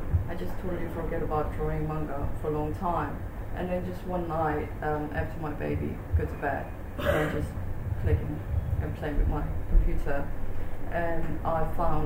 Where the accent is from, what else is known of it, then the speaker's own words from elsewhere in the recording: South Korea; English is a second language; moved away as an adult; now in England, United Kingdom; I'm not from UK, I'm from Korea. You know, I just lived in Korea for whole life, and then just suddenly I had to move to England because I married some English guy.